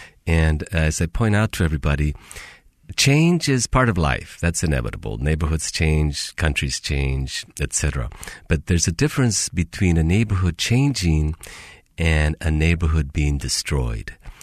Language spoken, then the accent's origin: English; San Francisco, California, United States; I'm from the Mission, and I'm on a mission.